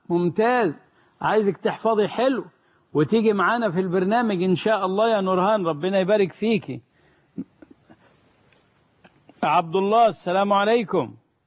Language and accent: Arabic; Egypt